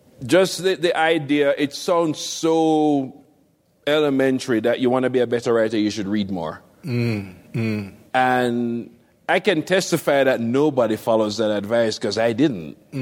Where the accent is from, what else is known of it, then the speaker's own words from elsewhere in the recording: Jamaica; Growing up in Jamaica and writing, I didn't have a lot of mentors.